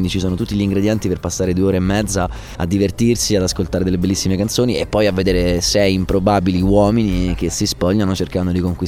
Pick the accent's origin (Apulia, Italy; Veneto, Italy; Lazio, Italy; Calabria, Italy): Lazio, Italy; Rome; Bene, grazie, un'introduzione perfetta, mi hai descritto esattamente per quello che sono, romano di origini greche